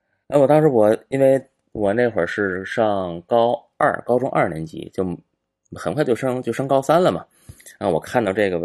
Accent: Tianjin, China; 因为我学龄前一直是在外公外婆身边，当然我是天津人嘛，然后天津人就讲话就是姥姥姥爷啊，就在他们身边长大

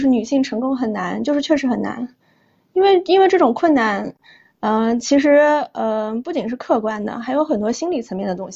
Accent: China; born there; 我不仅是女性，我还出生在中国，然后我在中国我也没有出生在北京、上海。

